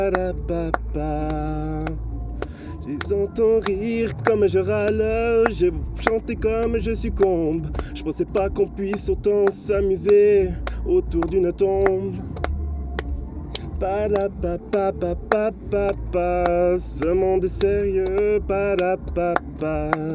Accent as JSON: {"language": "French", "region": "Fribourg", "country": "Switzerland", "said": "Je viens du canton de Fribourg, sud du canton de Fribourg, près de Vevey."}